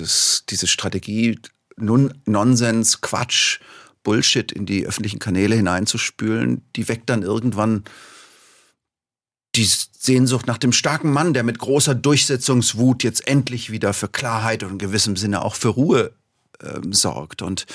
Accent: Tübingen, Baden-Württemberg, Germany; Ich komme ja aus Tübingen, da darf man sowas.

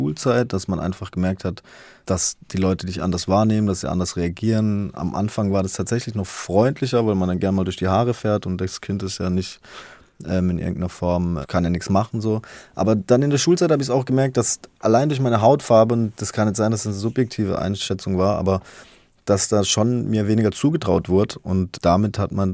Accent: Haslach, Baden-Württemberg, Germany; also ich komme aus Haslach

